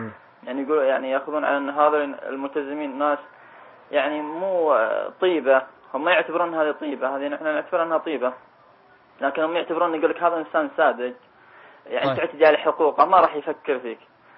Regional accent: Riyadh, Riyadh Province, Saudi Arabia; عندنا في الرياض ما في شيعة.

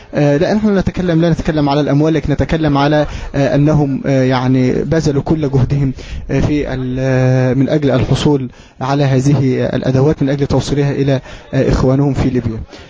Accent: Egypt; نحن إخوانكم من مصر

